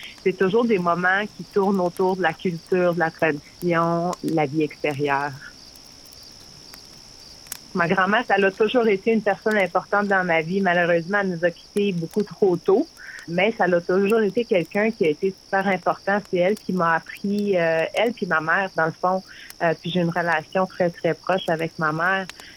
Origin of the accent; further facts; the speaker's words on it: Kuujjuaq, Quebec, Canada; Je viens du Nord, je viens de Coudjoie, mais je suis née à Québec parce qu'on n'avait pas vraiment le choix. Mes parents, ils ont déménagé là quand ma mère était enceinte. Mais j'avais pas un an encore quand on est retourné à Coudjouac. Pour moi, je considère Coudjouac comme ma ville natale.